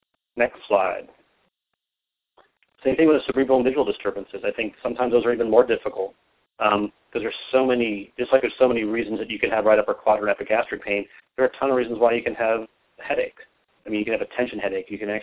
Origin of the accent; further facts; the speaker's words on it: New York, United States; probably because I'm a New Yorker.